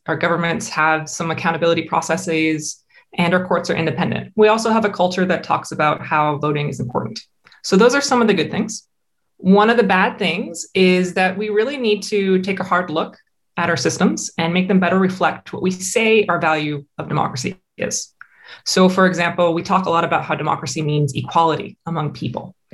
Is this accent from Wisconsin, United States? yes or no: no; San Francisco, California, United States; now in Vancouver, Canada; I am a transplant from San Francisco. I've been in Vancouver for about 15 years.